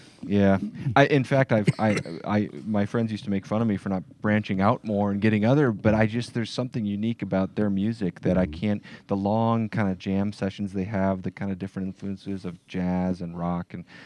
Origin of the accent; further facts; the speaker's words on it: Chicago, Illinois, United States; Yeah, well, I grew up in Chicago, as I mentioned, during the Michael Jordan era.